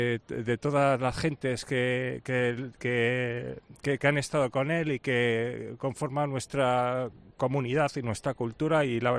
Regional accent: Valladolid, Castile and León, Spain; Somos de aquí, de Valladolid.

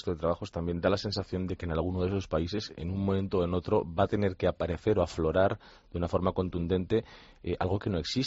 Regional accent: Spain; como españoles

